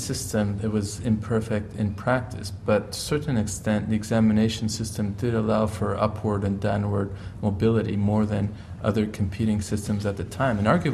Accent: Canada; as a Canadian

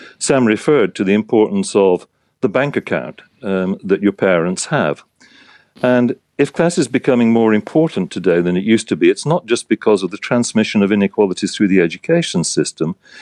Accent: United Kingdom; you can probably hear in my accent, I'm British originally.

